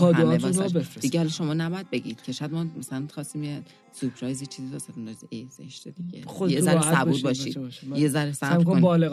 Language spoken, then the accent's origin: Persian; Tajikistan; من تاجیک هستم.